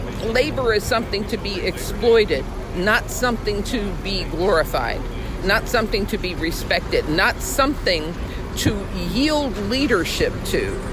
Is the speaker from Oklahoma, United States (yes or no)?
yes; Oklahoma City, Oklahoma, United States; I'm from Oklahoma City, Oklahoma.